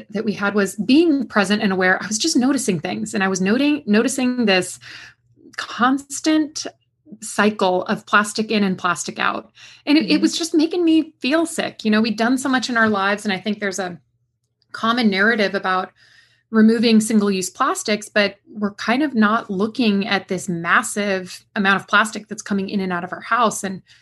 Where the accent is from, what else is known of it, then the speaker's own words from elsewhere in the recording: West Coast, United States; now in Durham, United States; here based in Durham, North Carolina, where we are enjoying an unbelievably hot and muggy summer. I'm from the West Coast originally, so I love the dry heat.